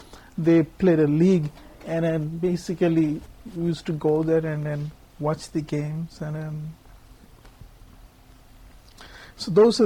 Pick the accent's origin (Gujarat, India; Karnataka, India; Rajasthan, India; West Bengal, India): West Bengal, India; Kolkata; But as someone growing up in Calcutta who doesn't know outside world, is actually fun.